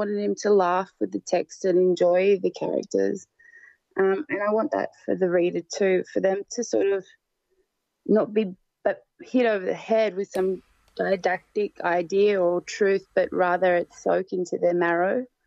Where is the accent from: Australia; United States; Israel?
Australia; Nurumbang; born there; I was born on Nurumbang, you know, that's what you have to learn first, learn where you're born, the name for country.